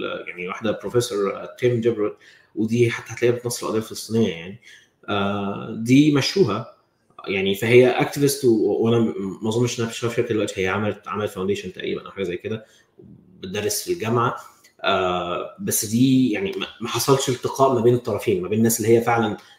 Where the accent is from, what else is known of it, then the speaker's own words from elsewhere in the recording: Egypt; احنا يعني كمصريين كعرب كمسلمين